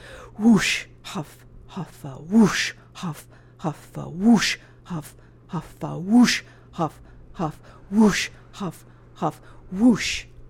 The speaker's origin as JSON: {"language": "English", "region": "Pacific Northwest", "country": "United States", "tie": "born or raised there", "said": "growing up in the Pacific Northwest, which is sort of, it's Gloucester-like, but it's specific to there."}